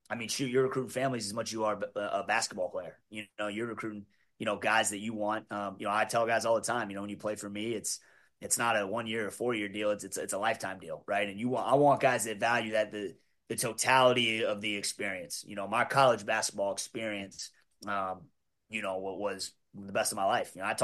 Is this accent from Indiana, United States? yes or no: no; Texas, United States; I'm from Texas, so this was kind of an opportunity for me that was almost too good to be true. I mean, growing up here in this state